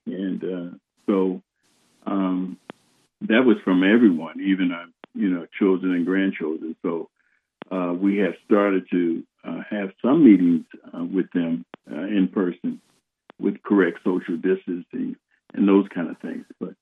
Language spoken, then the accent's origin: English; Youngstown, Ohio, United States; also born or lived in Alabama; I grew up in Youngstown, Ohio. I was born in Alabama, and my parents migrated to Youngstown, Ohio. And my father was a steel worker, and I grew up there in Youngstown, Ohio, until the time I entered the service.